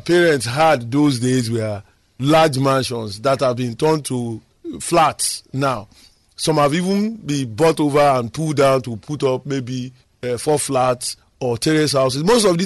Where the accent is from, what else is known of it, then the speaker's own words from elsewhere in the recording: Ibadan, Oyo, Nigeria; Those days when we were growing up in Bodija, it was strictly residential.